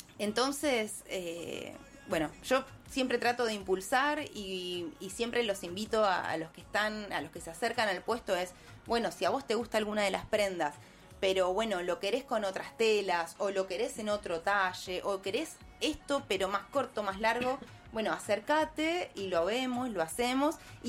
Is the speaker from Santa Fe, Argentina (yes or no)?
no; La Plata, Buenos Aires Province, Argentina; soy muy, muy platense, paisana, de salir de La Plata me cuesta mucho.